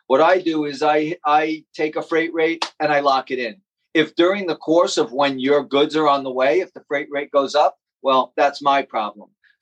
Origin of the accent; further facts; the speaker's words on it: New York, United States; I'm a New Yorker, born and bred.